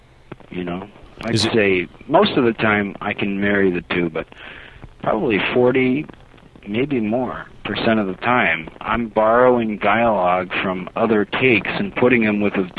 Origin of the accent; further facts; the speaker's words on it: Maryland, United States; which was made in my home state, Maryland.